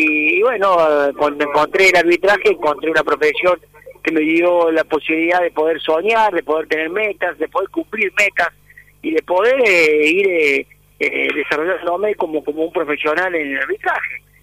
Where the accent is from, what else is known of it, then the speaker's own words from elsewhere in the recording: Río Ceballos, Córdoba, Argentina; yo nací en Río Ceballos, en Córdoba. Ahí viví con mi viejo, y cuando yo hacía la secundaria, yo iba a la secundaria de noche, porque había un solo colegio en Río Ceballos.